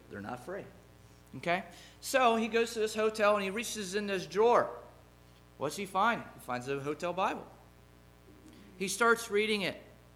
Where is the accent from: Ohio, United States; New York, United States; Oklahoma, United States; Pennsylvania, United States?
Pennsylvania, United States; Lock Haven; I'm a Christian from Lock Haven, Pennsylvania.